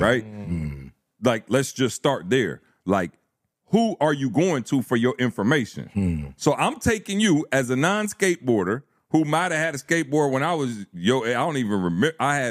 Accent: Lansing, Michigan, United States; I'm from Lansing, Michigan, bro.

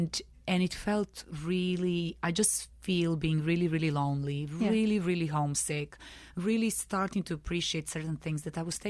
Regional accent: Belgrade, Serbia; I'm originally from Belgrade, from Serbia.

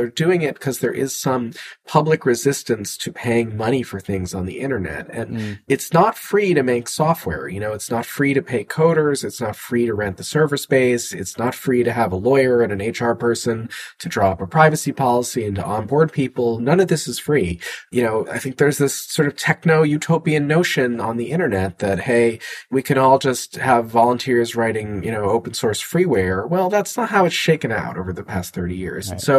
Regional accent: United States; I focus on the US because it's, you know, my home country. It's where I grew up.

